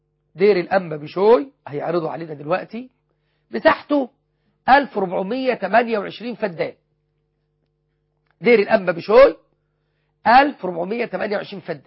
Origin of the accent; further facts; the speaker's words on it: Egypt; أكبر مسجد عندنا في مصر عمرو بن العاص 13,800 متر،